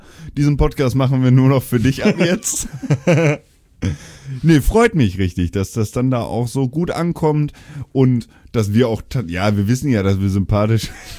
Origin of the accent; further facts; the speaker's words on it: Hamburg, Germany; born there; ich bin ja auch ein gebürtiger Hamburger.